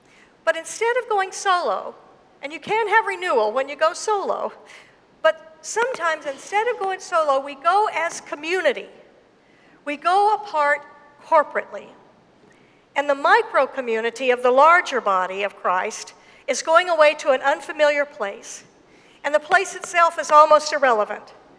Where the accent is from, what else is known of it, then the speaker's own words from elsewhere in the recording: Jackson, Mississippi, United States; also born or lived in Arkansas; You see, I was born in Arkansas, and I grew up a girl in Jackson, Mississippi.